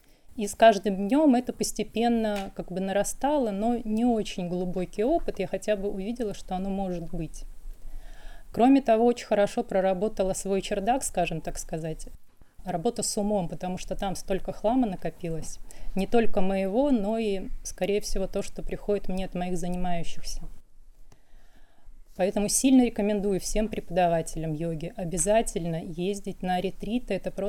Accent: Moscow, Russia; Я из Москвы.

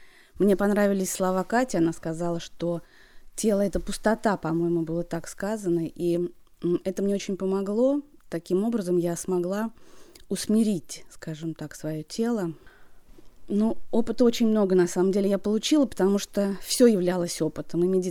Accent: Tolyatti, Samara Oblast, Russia; я из Тольятти и попала вообще сюда случайно

